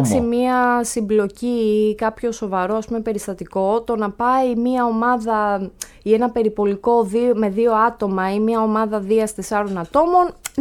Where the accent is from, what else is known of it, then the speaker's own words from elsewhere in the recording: Agia Varvara, Attica, Greece; born there; εγώ γεννήθηκα στην Αγία Βαρβάρα, ναι, οι γονείς μου γεννήθηκαν στην Αγία Βαρβάρα, μεγάλωσαν εκεί και τα λοιπά. Ο πατέρας μου είχε πάντα μαγαζιά στην Αγία Βαρβάρα, αλλά εγώ στο δημοτικό και μέχρι το λύκειο ήμουν στο Γάλλιο, ήμουν δίπλα.